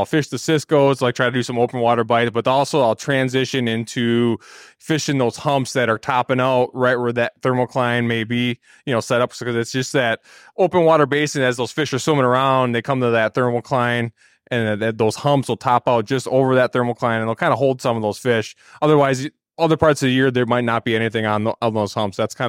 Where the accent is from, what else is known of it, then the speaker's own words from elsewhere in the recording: Wisconsin, United States; So I'm from Northern Wisconsin